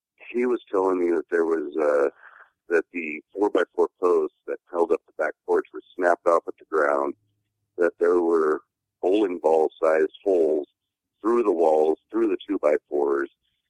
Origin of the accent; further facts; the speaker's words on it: Northwest, United States; And growing up in the Northwest, it's like, you know, I heard a lot of stories